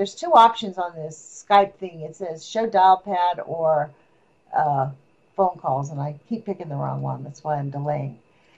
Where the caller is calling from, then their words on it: Eugene, Oregon, United States; I am calling from Eugene, Oregon.